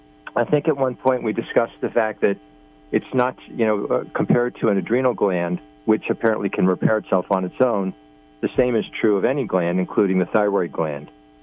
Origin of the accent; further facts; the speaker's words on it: Long Island, New York, United States; from Long Island.